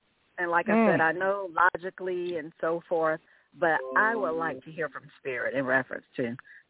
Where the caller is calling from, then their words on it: Georgia, United States; I am calling from Georgia.